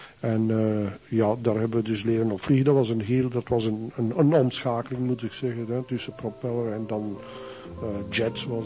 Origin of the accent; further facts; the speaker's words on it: Ghent, East Flanders, Belgium; born there; Ik ben, ik ben feitelijk geboren in Gent. Maar ik heb er ook niet lang geleefd. Ik ben dan feitelijk in hart en bloed ben ik feitelijk wel de West-Vlaming. Omdat mijn ouders uit West-Vlaanderen komen. Mijn moeder die is uit Gistel.